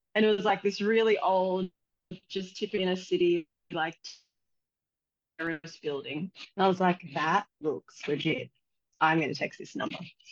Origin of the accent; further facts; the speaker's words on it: Canberra, Australian Capital Territory, Australia; now in Sydney, Australia; I'm from Canberra originally, and then I moved out of home at like 18.